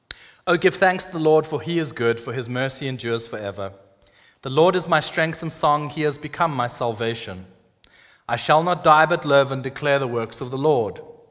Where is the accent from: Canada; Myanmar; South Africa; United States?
South Africa; moved away; I grew up in South Africa.